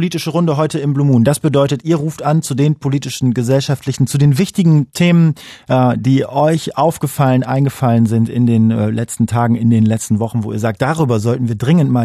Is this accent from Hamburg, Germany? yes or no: yes; Hamburg, Germany; Aber jetzt mal ehrlich, als Hamburgerin, ne?